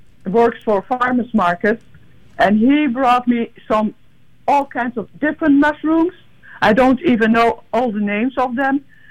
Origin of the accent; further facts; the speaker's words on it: Netherlands; as a child growing up in the Netherlands